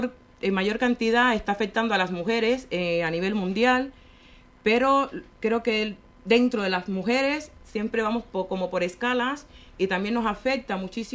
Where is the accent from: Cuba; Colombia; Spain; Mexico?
Cuba; mujeres negras, somos seis mujeres mestizas, seis mujeres caribeñas, y por lo tanto somos mujeres inmigrantes que estamos en este país de acogida, y sobre todo, por encima de todo, somos seis mujeres cubanas.